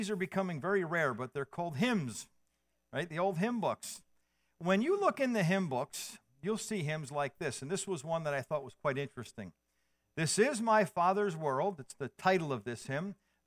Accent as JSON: {"language": "English", "region": "New Jersey", "country": "United States", "tie": "born or raised there", "said": "I grew up in North New Jersey."}